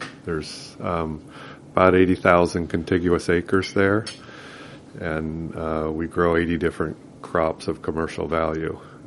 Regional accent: Cupertino, California, United States; So I grew up in Cupertino in the Bay Area. It was a suburb of San Francisco.

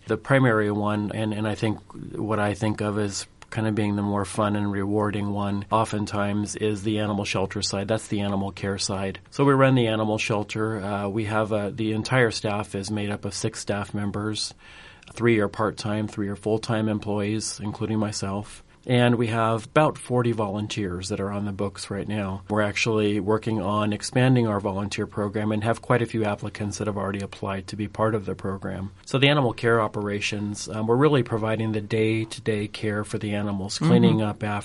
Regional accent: California, United States; moved away as an adult; now in Ames, United States; Yes, I just moved here about 11 months ago. I'm born and raised in California.

